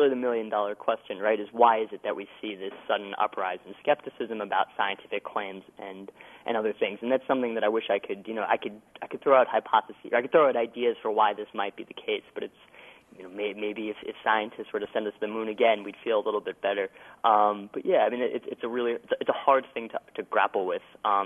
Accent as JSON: {"language": "English", "region": "Bible Belt", "country": "United States", "tie": "born or raised there", "said": "I grew up in the Bible Belt, and we would, at school we talked about evolution a lot."}